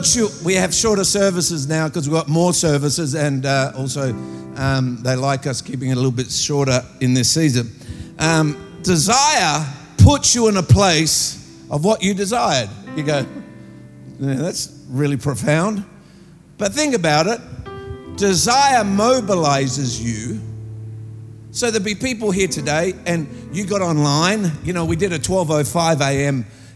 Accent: Adelaide, South Australia, Australia; now in Melbourne, Australia; I'm a Melbournean now. I've been living here for quite a long time, but I was raised in Adelaide

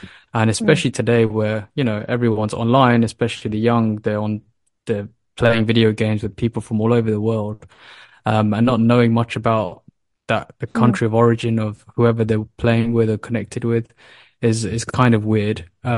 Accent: United Kingdom; Yeah, I mean, myself, my co-founders, we all were born and raised in the UK

